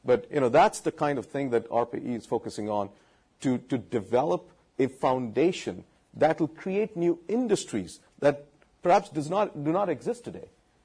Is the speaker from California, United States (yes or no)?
yes; California, United States; I'm from the Silicon Valley, so I know exactly what they're trying to do.